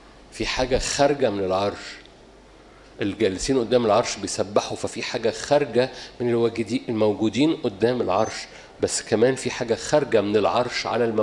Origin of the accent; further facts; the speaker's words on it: Cairo, Cairo Governorate, Egypt; وماشي بيه بقاله 20 سنه عندنا في القاهره